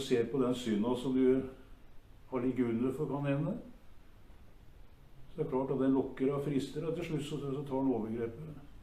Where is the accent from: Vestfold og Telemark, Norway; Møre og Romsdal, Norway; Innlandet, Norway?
Vestfold og Telemark, Norway; Kragerø; De forteller om en gammel skomaker borti der jeg kommer fra, Sandrald Kragerø.